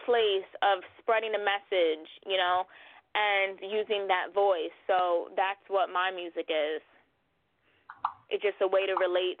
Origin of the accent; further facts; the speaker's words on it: New York, United States; Yeah, I'm from New York, but there's a lot of places upstate, like Hunter Mountain.